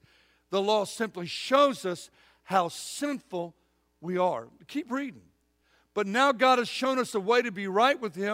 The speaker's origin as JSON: {"language": "English", "country": "United States", "said": "I'm glad that I'm an American."}